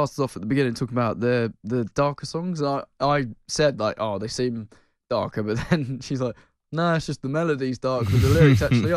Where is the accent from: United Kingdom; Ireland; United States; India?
Ireland; Limerick, Munster; moved away; And also, the move over from Ireland, Limerick, hometown.